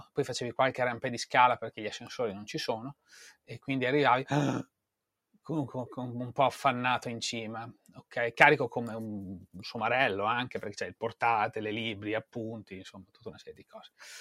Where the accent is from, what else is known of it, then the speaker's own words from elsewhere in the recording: Forlì, Emilia-Romagna, Italy; Nella lontana Forlì, dove mia città natale e mia città dove sono cresciuto, non Natale, dove sono cresciuto che mi ha dato le origini